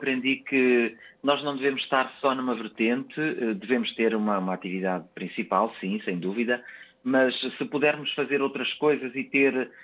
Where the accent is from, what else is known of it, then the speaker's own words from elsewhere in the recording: São Jorge de Várzea, Porto, Portugal; also born or lived in Rande; São Jorge de Várzea, Felgueiras, que foi onde eu cresci. Eu nasci em Rande, Felgueiras, mas cresci em São Jorge de Várzea, Felgueiras. Fui para lá com 2 anos.